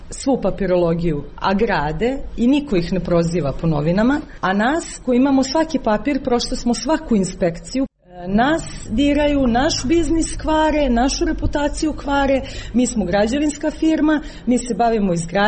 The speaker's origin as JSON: {"language": "Serbian", "country": "Montenegro", "said": "kao Crnogorka"}